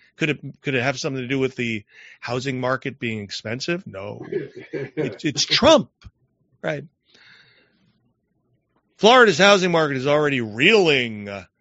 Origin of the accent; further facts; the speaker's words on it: Canada; They might know I'm Canadian.